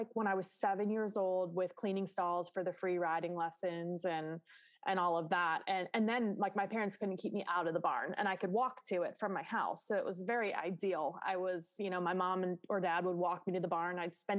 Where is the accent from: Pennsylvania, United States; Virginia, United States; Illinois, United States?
Pennsylvania, United States; Pittsburgh; So I'm from Pittsburgh, Pennsylvania. So just a town right outside of Pittsburgh. And I lived on a cul-de-sac, and at the end of our street was a horse farm.